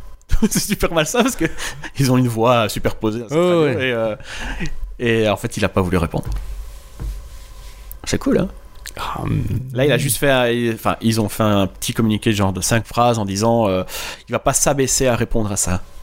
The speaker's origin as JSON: {"language": "French", "country": "Belgium", "said": "C'est plus facile parce qu'on est belge, on comprend"}